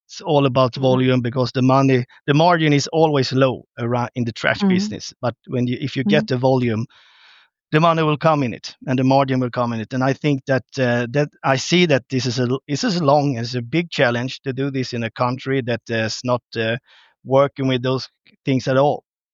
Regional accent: Sweden; English is a second language; me coming from Sweden, we can't just say that, oh, here, we come from Sweden, we do everything the best.

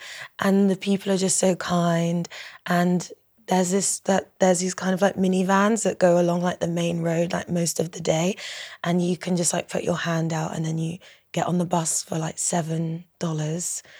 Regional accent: Jamaica; I think he picked up on that I am Jamaican too.

